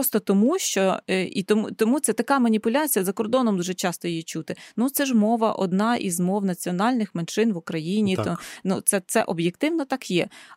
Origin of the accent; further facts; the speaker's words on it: Eastern Ukraine, Ukraine; але я сама зі Сходу України, моя сім'я зі Сходу України